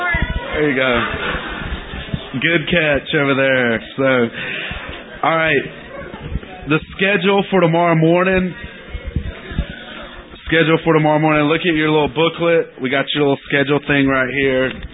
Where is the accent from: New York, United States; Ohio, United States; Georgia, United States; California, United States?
Georgia, United States; Simulcast. I'm from Georgia, okay? Leave me alone.